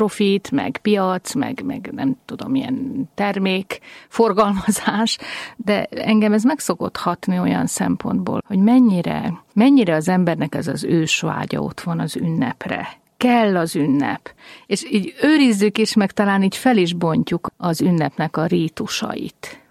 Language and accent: Hungarian; Budapest, Hungary; Most budapestiként azt mondom